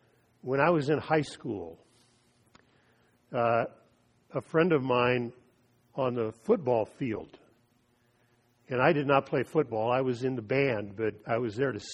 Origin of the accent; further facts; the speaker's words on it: Easton, United States; I saw him about 20 years ago in my hometown of Easton, and he was walking with a cane.